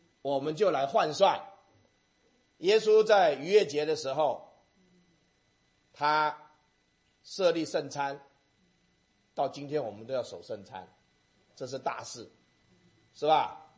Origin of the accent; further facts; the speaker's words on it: China; 所以我们中国人还是按照创世纪发现了这个阴阳的道理